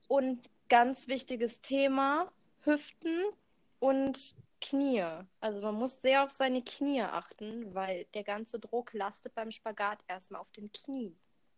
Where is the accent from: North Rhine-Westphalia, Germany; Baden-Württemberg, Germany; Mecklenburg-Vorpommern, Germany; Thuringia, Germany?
North Rhine-Westphalia, Germany; Ratingen; ich bin 23 Jahre alt und ich komme aus Ratingen, das ist in der Nähe von Düsseldorf.